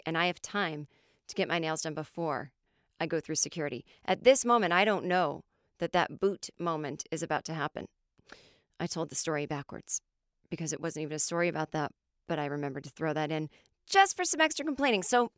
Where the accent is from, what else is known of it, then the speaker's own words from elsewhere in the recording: Los Angeles, California, United States; Now, when I go to said nail salons in my hometown of LA, and even I have regular places in New York, not to brag, I say hello.